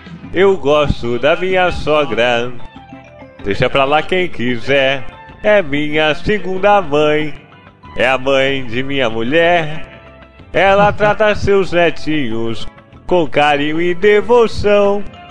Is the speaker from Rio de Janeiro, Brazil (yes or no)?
yes; Rio de Janeiro, Brazil; born there; eu nasci na Lapa, no Rio de Janeiro, minha mãe era grega, meu pai turco, vieram pro Brasil, eu nasci na Lapa, no Rio de Janeiro